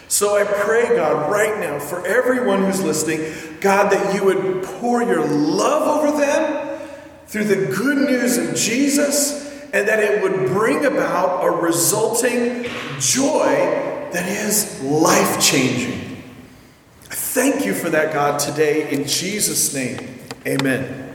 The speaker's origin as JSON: {"language": "English", "region": "Oregon", "country": "United States", "tie": "born or raised there", "said": "And you know, we grew up in Oregon"}